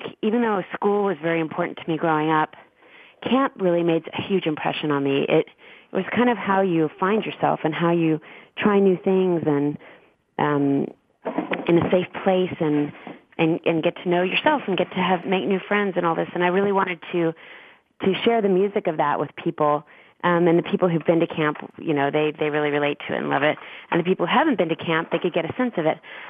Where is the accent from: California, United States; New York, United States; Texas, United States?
Texas, United States; It means a lot for me to get to talk to someone in my home state.